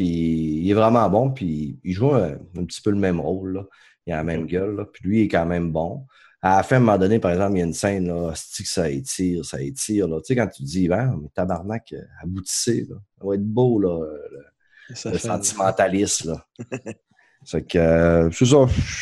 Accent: Quebec, Canada; je viens pas du lac non plus, je viens du Saguenay.

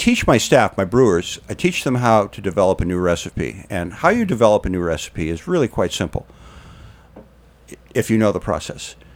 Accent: Maine, United States; I'm from Maine, you know. I don't have much to do in the winter.

